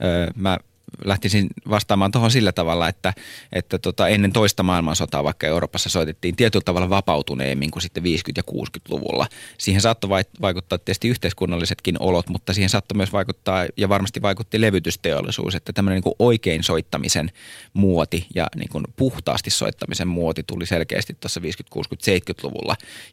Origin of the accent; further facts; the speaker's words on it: Espoo, Uusimaa, Finland; Mä olen itse espoolainen